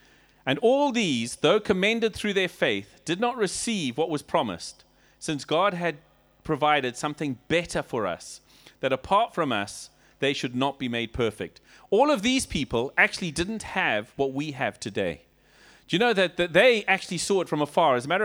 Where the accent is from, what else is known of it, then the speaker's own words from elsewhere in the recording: Zimbabwe; Let me tell you, we come from Zimbabwe.